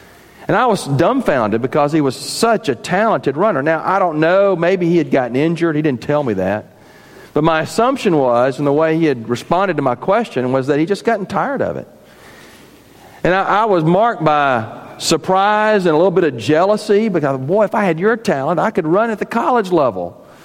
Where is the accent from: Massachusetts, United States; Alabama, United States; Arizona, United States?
Alabama, United States; Birmingham; Growing up in Birmingham, Alabama, as I did, my high school sport was track and cross country.